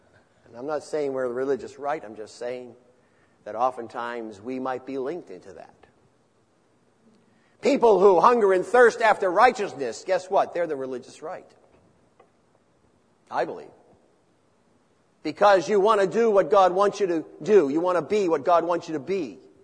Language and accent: English; Newark, New Jersey, United States; I grew up in the city. I grew up in Newark, New Jersey.